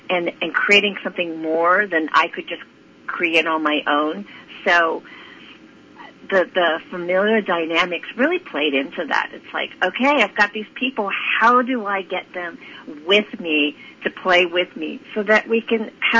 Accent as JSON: {"language": "English", "town": "San Francisco", "region": "California", "country": "United States", "tie": "born or raised there", "said": "I was born in San Francisco, actually, so a native."}